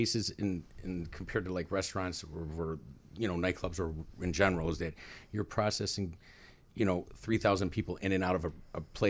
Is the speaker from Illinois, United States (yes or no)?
yes; Elmwood Park, Illinois, United States; I grew up in a town just west, right of there, right close by him, in Elmwood Park.